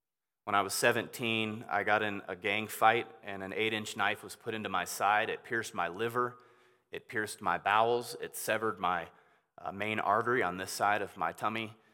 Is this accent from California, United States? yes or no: yes; California, United States; also born or lived in Illinois; So, I was born in California... born in Illinois, raised in California.